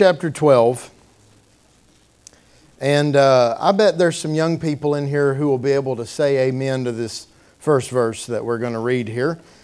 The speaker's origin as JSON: {"language": "English", "region": "Kentucky", "country": "United States", "said": "I'm from Kentucky."}